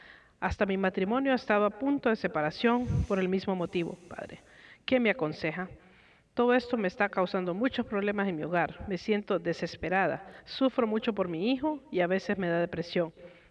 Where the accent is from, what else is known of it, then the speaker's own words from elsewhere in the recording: Costa Rica; soy de Costa Rica.